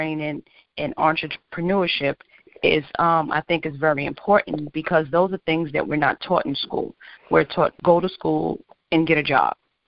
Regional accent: New York City, New York, United States; We grew up in Harlem, but our paths never crossed.

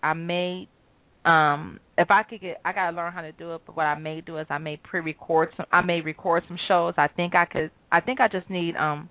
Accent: Detroit, Michigan, United States; I've never been to, like I said, I'm from Detroit, and here in Detroit, let's say that I don't care where you stay at.

